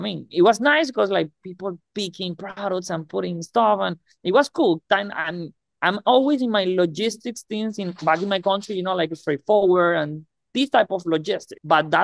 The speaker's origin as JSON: {"language": "English", "country": "Venezuela", "second_language": "English", "moved": "as an adult", "lives_now": "United States", "said": "all right? I'm from Venezuela. I have been living in the U.S. since 2012"}